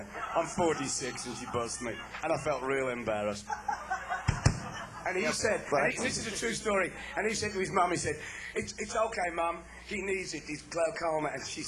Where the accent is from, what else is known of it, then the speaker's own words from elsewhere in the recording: Birmingham, West Midlands, United Kingdom; now in United States; I'm from Birmingham originally, but I live down in New Mexico now, in the high desert